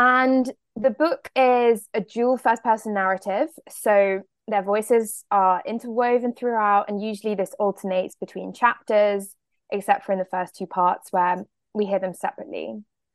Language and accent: English; Oxford, South East England, United Kingdom; So I grew up in Oxford, in a family. Both my parents are academics, and my sister's also an academic. So it's kind of grew up like within the university town and really within the colleges